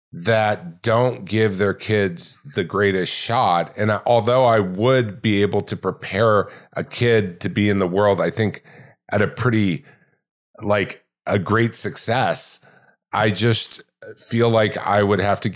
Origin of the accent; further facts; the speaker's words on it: Laguna Hills, California, United States; also born or lived in Long Beach; No, where I was born, Long Beach, California. I grew up in Laguna Hills, California.